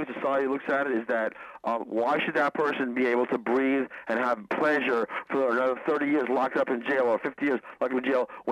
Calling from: Selden, New York, United States

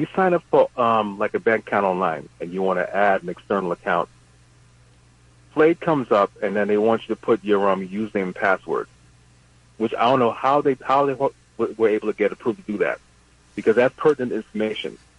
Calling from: Bronx, New York, United States; Actually, I reside in the Bronx.

